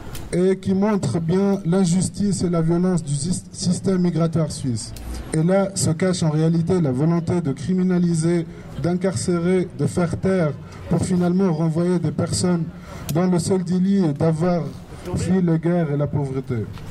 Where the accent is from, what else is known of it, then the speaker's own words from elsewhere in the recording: Tunisia; En tant que Tunisien maghrébin